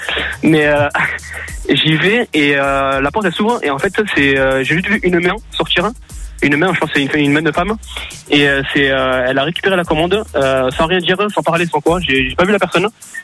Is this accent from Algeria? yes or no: no; Bayonne, Nouvelle-Aquitaine, France; accent: Southern French; also born or lived in Pau; Non, je suis de Bayonne, ouais. Et après, je viens de Pau aussi, mes parents habitent à Pau, donc c'est peut-être pour ça, peut-être.